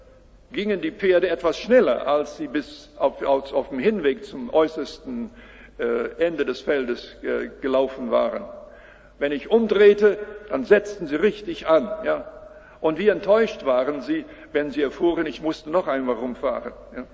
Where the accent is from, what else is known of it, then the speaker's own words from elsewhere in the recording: Canada; Ich komme aus der Landwirtschaft in Kanada und habe dann auf dem Feld gearbeitet.